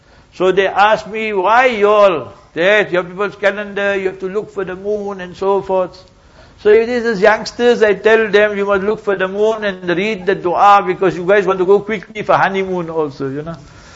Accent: South Africa; I'm born and bred in South Africa.

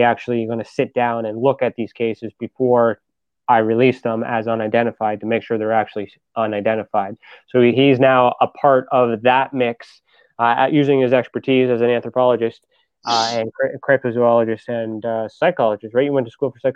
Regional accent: Canada; No, it's all good. We're Canadian.

